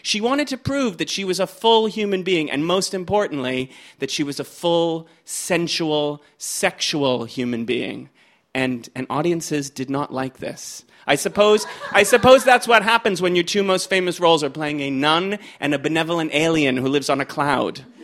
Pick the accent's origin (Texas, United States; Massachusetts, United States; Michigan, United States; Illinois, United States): Massachusetts, United States; As I grew up, I found myself that despite being an American boy in suburban Massachusetts, I was able to duplicate … dulcet tones.